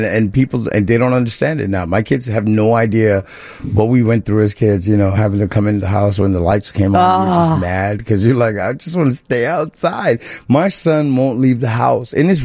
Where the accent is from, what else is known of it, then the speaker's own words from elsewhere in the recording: Chicago, Illinois, United States; No, I'm from Chicago. I'm from the place where we will punch you in the face if you get, like, a certain octave